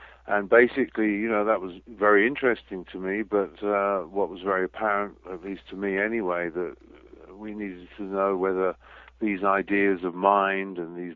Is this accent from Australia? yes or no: no; United Kingdom; now in United States; But of course, being originally British, although now I've naturalized to be an American, I never went to junior high